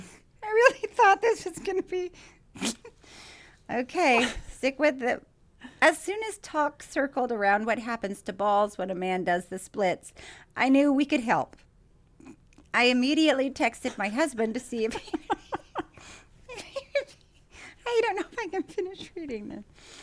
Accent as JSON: {"language": "English", "town": "Dubuque", "region": "Iowa", "country": "United States", "tie": "born or raised there", "said": "There is an adult entertainment club just outside of my hometown in Dubuque, Iowa, called Shakers."}